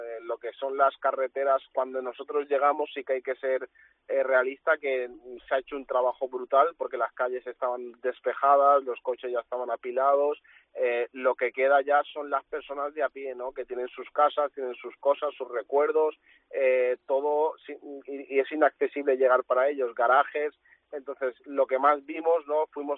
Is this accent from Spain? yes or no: yes; Balearic Islands, Spain; cuando la gente me preguntaba, ¿de dónde vienes? Decía, de Mallorca